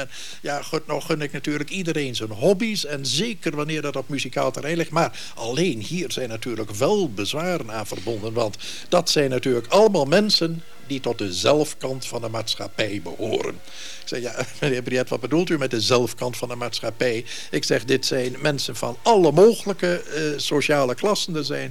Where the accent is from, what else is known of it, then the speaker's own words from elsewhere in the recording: Groningen, Netherlands; in mijn jeugd in Groningen werd ik op het gymnasium er wel op aangekeken, hoor.